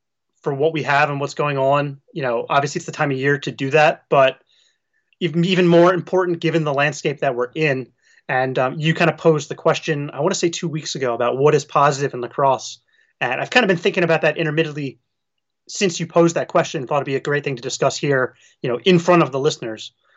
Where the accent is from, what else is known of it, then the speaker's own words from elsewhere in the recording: Baltimore, Maryland, United States; I'm from Baltimore, so I was just living in my buddy's spare room.